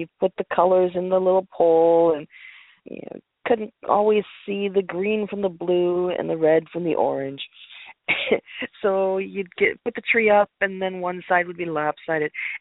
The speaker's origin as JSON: {"language": "English", "town": "Menomonee Falls", "region": "Wisconsin", "country": "United States", "tie": "born or raised there", "said": "they are planning to sell the house that I grew up in here in Wisconsin, in this village of Menomonee Falls"}